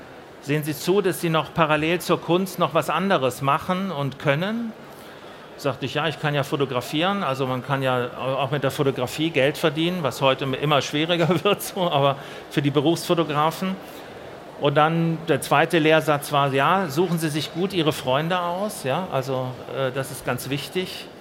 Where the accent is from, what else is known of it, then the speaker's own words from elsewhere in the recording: Germany; also born or lived in Italy; in meinem ganzen Exotsein als Deutscher in Italien, in der deutschen Schule, als Vermittler zwischen den deutschen Diplomatenkindern und eine Industriemagnatenkinder, die dort zur Schule gingen, und den Italienern war ich ja sozusagen als Aussteigerkind